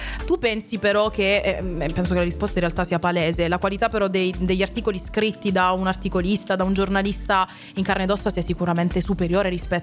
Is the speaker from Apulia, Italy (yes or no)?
yes; Lecce, Apulia, Italy; io che sono leccese, quindi siamo tutti e due del sud in realtà